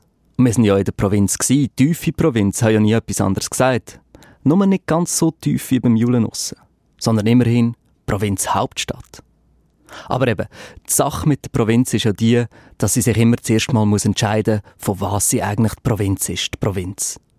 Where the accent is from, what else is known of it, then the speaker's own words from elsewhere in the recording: Lucerne, Switzerland; Ich glaube aber, dass man als Luzerner viele andere Luzerner und Luzernerinnen auch einfach von aussen als provinziell anschaut.